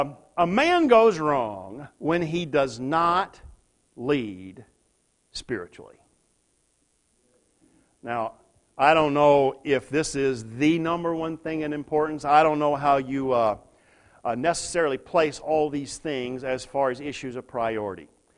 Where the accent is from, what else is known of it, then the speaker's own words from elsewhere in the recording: Southern United States, United States; I grew up in the Bible Belt. That's what I mean by general rules. In the Bible Belt, that's the kind of Christianity I grew up with.